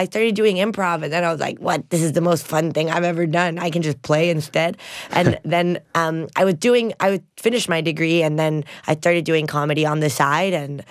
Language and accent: English; Miami, Florida, United States; now in Amsterdam, Netherlands; My mom's Mexican and my dad's Venezuelan, and I grew up in Miami, Florida. Heard of it? I grew up there. And then I now live in Amsterdam. I've been living in the Netherlands for like 7 years.